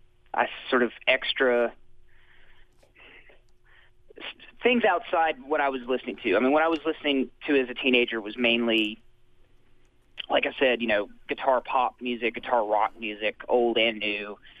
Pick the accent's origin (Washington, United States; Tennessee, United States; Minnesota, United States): Tennessee, United States; Nashville; Maybe from growing up in Nashville around a lot of singer-songwriters